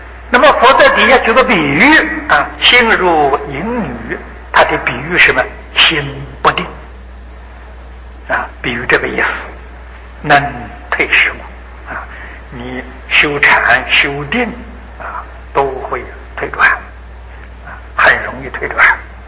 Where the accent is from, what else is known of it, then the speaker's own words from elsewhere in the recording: China; 阎摩罗就是我们中国人常讲的阎罗王啊